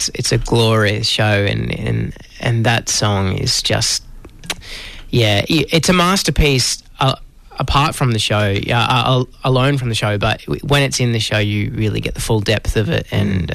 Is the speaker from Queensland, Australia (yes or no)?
yes; Cairns, Queensland, Australia; moved away as an adult; also born or lived in Perth; now in Melbourne, Australia; I grew up in Cairns and... left when I was like 19. I moved to Melbourne and I started studying at the Con there here in Melbourne